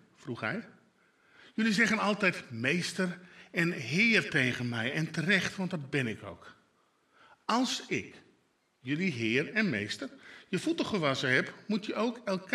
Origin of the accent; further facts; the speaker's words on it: Friesland, Netherlands; first language West Frisian; Dutch is a second language; now in Groningen, Netherlands; Ik woon dan nu misschien wel in Groningen, maar ik ben een echte Fries.